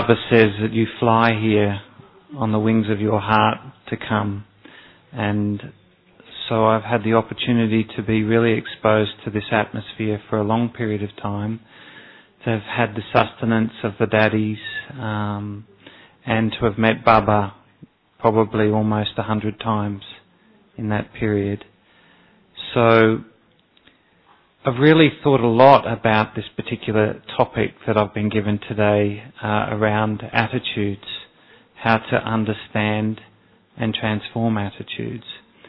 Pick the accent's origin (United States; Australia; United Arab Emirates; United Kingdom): Australia; now in India; And I'm originally from Australia.